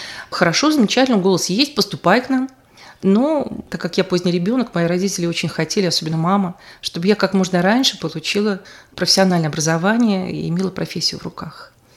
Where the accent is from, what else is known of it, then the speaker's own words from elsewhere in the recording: Belarus; я была одна из Беларуси, была самая молодая.